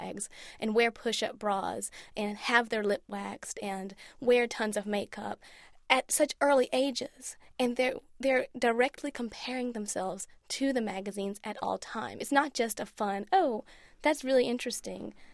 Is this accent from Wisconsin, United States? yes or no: no; Virginia, United States; because growing up in Southern Virginia, it was really important to me to be a strong woman.